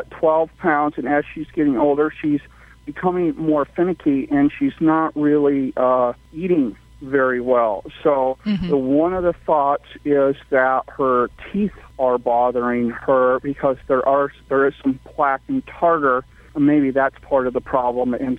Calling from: Morro Bay, California, United States; I am calling from Morro Bay, California.

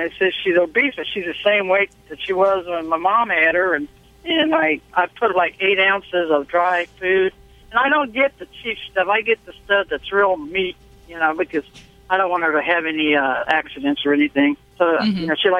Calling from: Conway, Missouri, United States; Conway, Missouri. I'm a truck driver.

